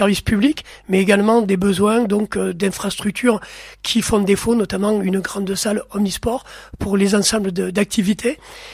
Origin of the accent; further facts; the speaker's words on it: Gruissan, Occitanie, France; born there; Comme vous venez de le dire, je suis né à Gruissan. Mes parents, mes grands-parents, issus de l'immigration, puisqu'à ma tante, donc, famille espagnol et fier d'être espagnol.